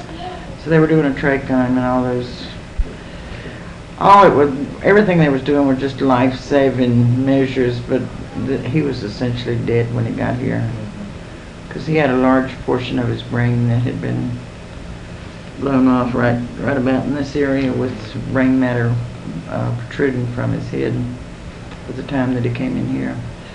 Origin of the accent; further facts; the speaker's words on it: North Carolina, United States; also born or lived in Miami; I originally came from Miami, and but I'm from North Carolina.